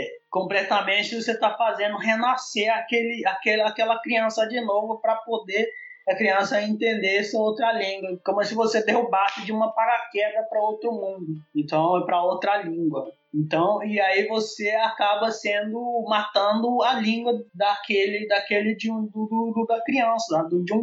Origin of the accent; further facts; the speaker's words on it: Porto Lindo, Mato Grosso do Sul, Brazil; born there; num lugar onde eu nasci, na aldeia Porto Lindo